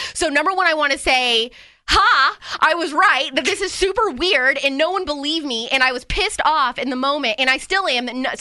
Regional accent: Indiana, United States; I didn't grow up in Brownsburg. I grew up in Southern Indiana, so it's a house I didn't grow up in, but it's still, like, it feels like my house

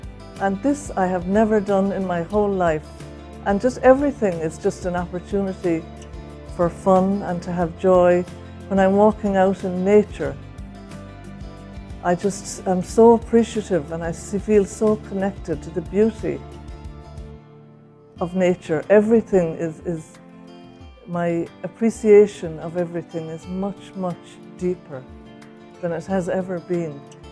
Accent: Ireland; I'm from Ireland.

